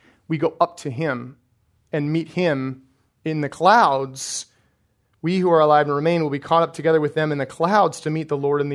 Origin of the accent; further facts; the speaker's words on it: Colorado, United States; I grew up in Colorado on a farm.